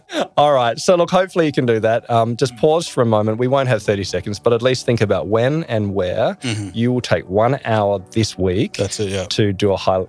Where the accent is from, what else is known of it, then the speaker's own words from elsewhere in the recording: Tasmania, Australia; our partner from my home state of Tasmania.